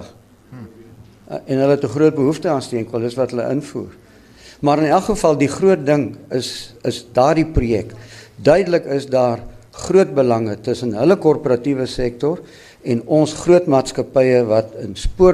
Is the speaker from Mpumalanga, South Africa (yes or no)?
yes; Ermelo, Mpumalanga, South Africa; waar ek vandaan kom, Ermelo